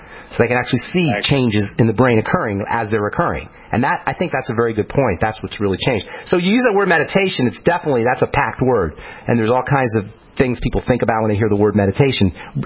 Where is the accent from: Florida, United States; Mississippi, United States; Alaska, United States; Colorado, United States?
Colorado, United States; Boulder; Okay, so now you're from Boulder, I'm from Boulder, you know, and this is kind of normal for us, right, talking this way.